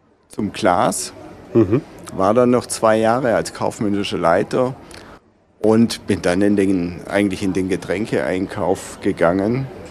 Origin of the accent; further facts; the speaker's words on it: Söflingen, Baden-Württemberg, Germany; born there; Und ich bin in Söflingen geboren.